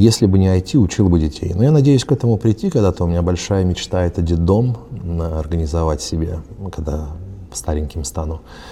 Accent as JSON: {"language": "Russian", "town": "Volzhsky", "region": "Volgograd Oblast", "country": "Russia", "tie": "born or raised there", "also_born_or_lived": "Paris, France", "moved": "yes", "said": "Я вырос на Волге, в городе Волжском, Волгоградской области."}